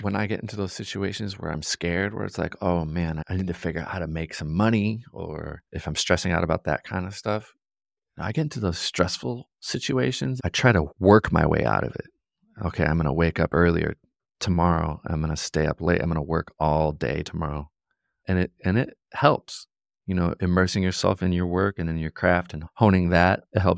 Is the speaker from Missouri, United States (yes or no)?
no; Chicago, Illinois, United States; I'm from Chicago, and my parents and everybody that's from up that way, it's just like work. That's it. It's such a blue-collar city that it's infectious.